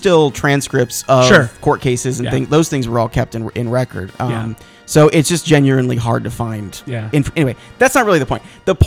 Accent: Ireland; the filthy Irish Catholic, I can say that because I am Irish.

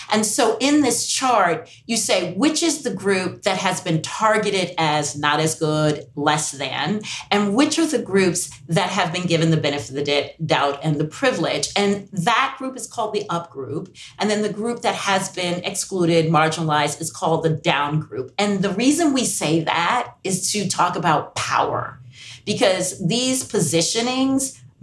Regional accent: United States; born there; first language English; So I have, you know, I'm English first language, US born.

